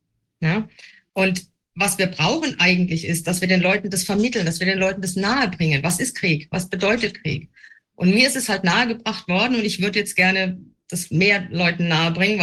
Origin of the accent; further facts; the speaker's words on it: Mannheim, Baden-Württemberg, Germany; Also ich bin aus der Gegend Mannheim, er auch und meine Mutter auch.